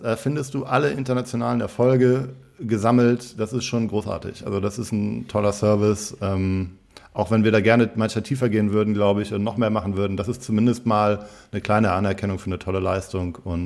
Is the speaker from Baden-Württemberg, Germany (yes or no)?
no; Schleswig-Holstein, Germany; da ist deutscher Vizemeister jemand von Blau-Weiß Neumünster geworden. So kommt bei mir um die Ecke, wo ich herkomme.